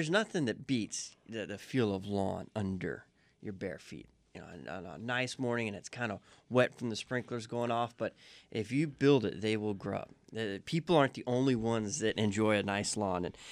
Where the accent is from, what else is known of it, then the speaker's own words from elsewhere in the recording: New River, Arizona, United States; we had two ocotillos when we were growing up in New River